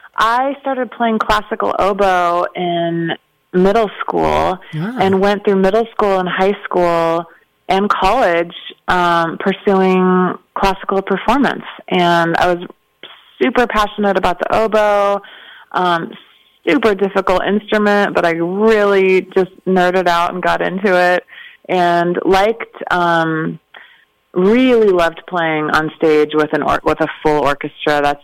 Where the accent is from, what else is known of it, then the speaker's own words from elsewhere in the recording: Ashland, Oregon, United States; also born or lived in Singapore / Indonesia / Kobe, Japan; then 5 years in Kobe, Japan, while they got teaching jobs over there. And then we moved to Ashland, Oregon, where I spent the rest of my childhood.